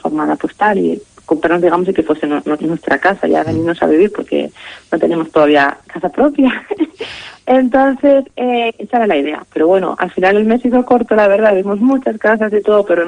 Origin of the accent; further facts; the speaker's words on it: Castellón, Valencian Community, Spain; Bueno, pues eso, que soy de Castellón, pero